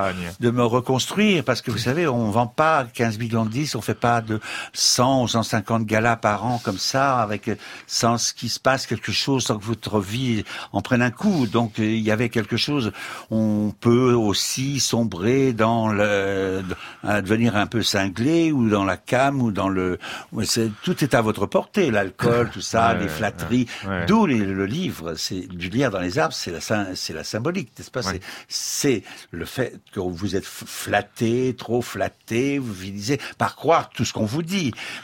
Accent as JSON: {"language": "French", "town": "Paris", "region": "Île-de-France", "country": "France", "tie": "born there", "said": "Mais je suis né à Paris."}